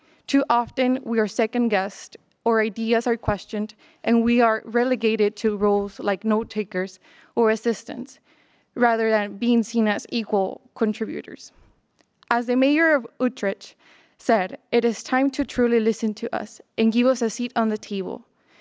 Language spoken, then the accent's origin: English; Mexico; English is a second language; now in United States; Growing up in Mexico, these challenges were my reality.